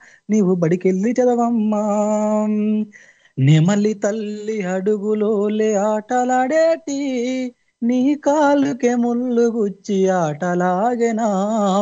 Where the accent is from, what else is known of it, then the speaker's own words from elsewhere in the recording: Mahabubnagar, Telangana, India; సొంత ఊరు మహబూబ్ నగర్ అన్న, నగర్ కర్నూలు డిస్ట్రిక్ట్